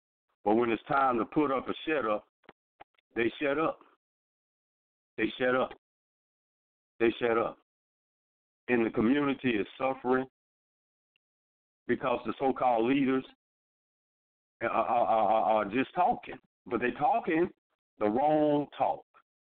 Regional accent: Mobile, Alabama, United States; you have in Mobile, Alabama, my hometown, you know, you have all these preachers that stand in the pulpit every Sunday preaching unity

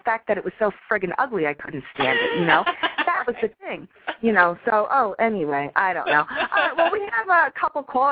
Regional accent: New York, United States; I mean, I'm from New York, so I never had to be embarrassed of where I came from.

